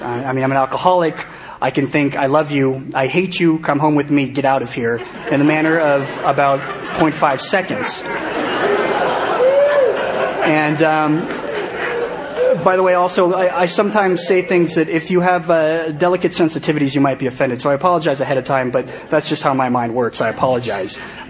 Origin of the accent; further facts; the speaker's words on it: Denver, Colorado, United States; One particular school I went to when I was growing up in Denver, Colorado, it was apparently very uncool to ever be caught using the bathroom.